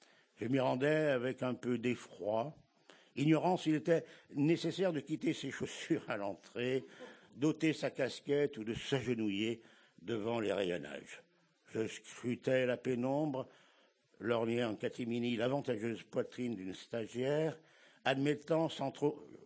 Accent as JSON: {"language": "French", "town": "Saint-Chamond", "region": "Auvergne-Rhône-Alpes", "country": "France", "tie": "born there", "said": "je suis né à Saint-Chamond, je ne sais pas si vous voyez à peu près où ça se situe, c'est pas très loin de Saint-Étienne"}